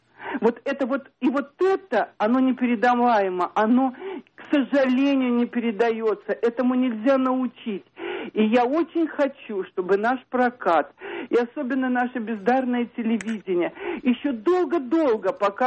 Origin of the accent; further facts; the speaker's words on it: Moscow, Russia; я из Москвы.